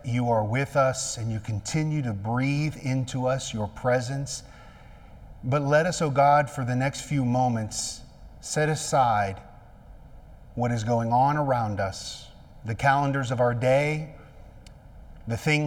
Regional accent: the North, United States; now in Columbus, United States; Now, many of you know that I'm not from the South. I'm from the North.

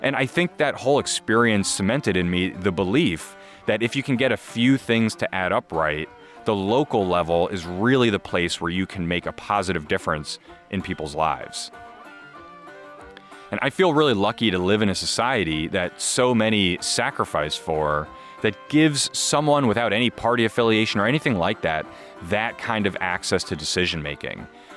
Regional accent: South Orange, New Jersey, United States; And after that, I moved back to my hometown, South Orange, New Jersey, and ended up, I joined our public library board

